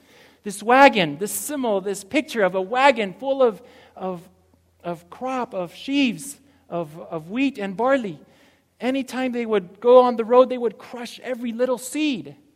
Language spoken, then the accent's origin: English; Montemorelos, Nuevo León, Mexico; English is a second language; also born or lived in Berrien Springs, Michigan, United States; When I moved from Bering Springs, Michigan, being in Michigan for about 4 years, and I was already 7, 8 years old, I moved back to Mexico where my dad had a teaching position in Montemorelos